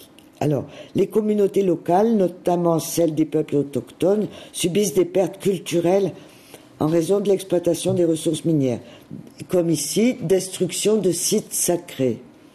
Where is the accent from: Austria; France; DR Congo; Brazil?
France; Hauts-de-France; moi, je suis issue de la région du Nord.